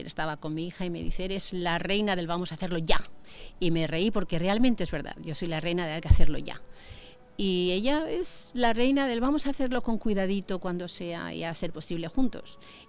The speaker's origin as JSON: {"language": "Spanish", "town": "Madrid", "region": "Community of Madrid", "country": "Spain", "tie": "born or raised there", "said": "Sí, soy madrileña. Vale. Nací en Madrid."}